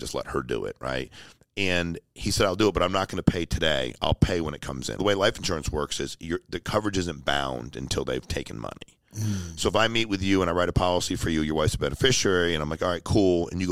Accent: Connecticut, United States; I grew up in Connecticut. You put me back in Connecticut.

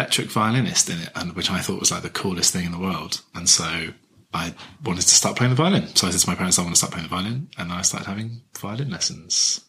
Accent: East Midlands, United Kingdom; It's Northamptonshire. So I grew up in Northamptonshire.

